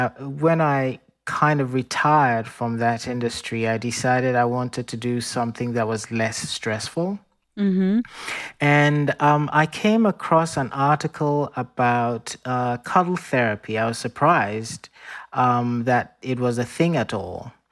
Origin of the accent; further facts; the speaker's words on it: Ghana; So I grew up in Ghana.